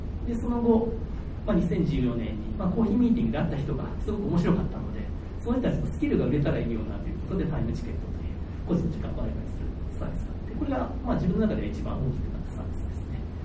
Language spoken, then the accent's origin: Japanese; Hiroshima, Japan; born there; 1978年生まれで広島で生まれて